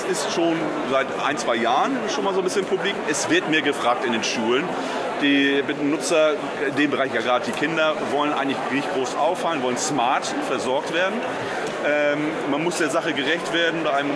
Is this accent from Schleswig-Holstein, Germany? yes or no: no; Hamburg, Germany; born there; Meine Stimme klingt nordisch, ja. Okay. Ich bin aber kein Schwede, gebürtig aus dem Raum Hamburg.